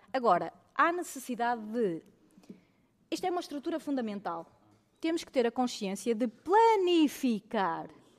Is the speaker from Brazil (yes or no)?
no; Amarante, Porto, Portugal; E eu quero esta linha, conforme o estudo e o projeto, que vá até à minha terra. Porque a ir até à minha terra não favorece só os amarantinos, favorece toda a gente daquela região.